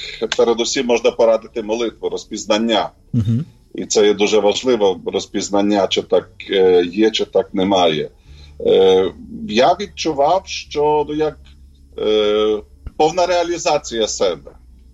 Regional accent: Zhytomyr, Zhytomyr Oblast, Ukraine; born there; народився я в Житомирі, в католицькій родині.

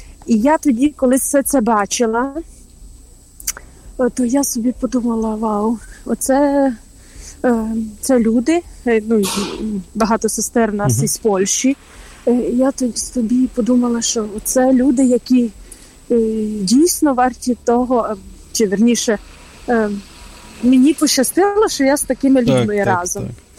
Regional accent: Svaliava, Zakarpattia Oblast, Ukraine; я сама родом із Закарпаття, зі Сваляви, і наша спільнота знаходиться у Борисполі

